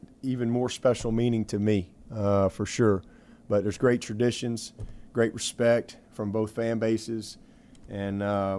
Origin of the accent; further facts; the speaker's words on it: Alabama, United States; You know, growing up in Alabama and spending most of my life there, I didn't know a lot about BC